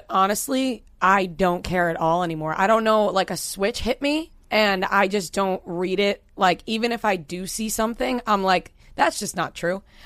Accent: Long Island, New York, United States; I'm from Long Island, so

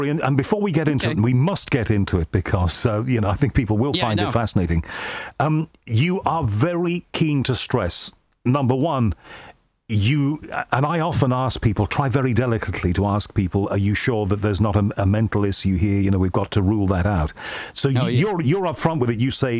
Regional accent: Liverpool, North West England, United Kingdom; I come from Liverpool, and my family is divided between one side, there's the Protestant side, the other side, there's the Catholic side.

